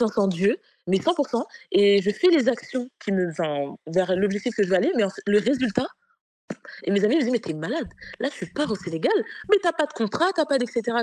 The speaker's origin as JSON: {"language": "French", "town": "Versailles", "region": "Île-de-France", "country": "France", "said": "Je viens de Versailles, je viens des Yvelines, du 78. Ouais. Et donc, c'est ça que tu me demandes. Après, c'est vrai qu'il y a une éducation qui est sénégalaise chez moi à la maison."}